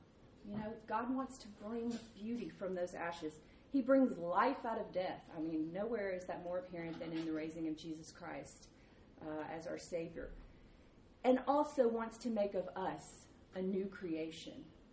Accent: Nashville, Tennessee, United States; But I'm from Nashville, Tennessee. I grew up in the music business.

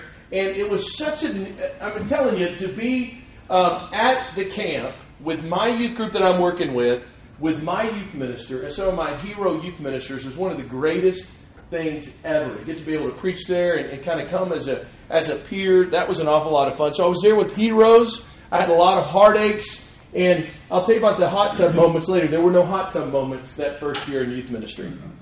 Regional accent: Dallas, Texas, United States; I grew up in Dallas-Fort Worth

